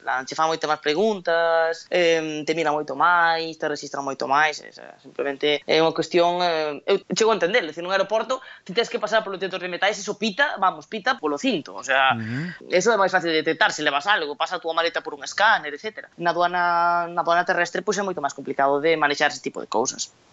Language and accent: Galician; Galicia, Spain; No, son galega.